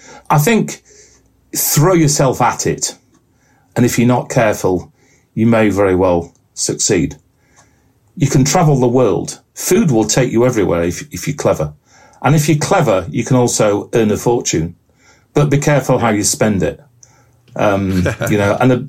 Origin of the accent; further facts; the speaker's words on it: England, United Kingdom; I'm an Englishman in Scotland.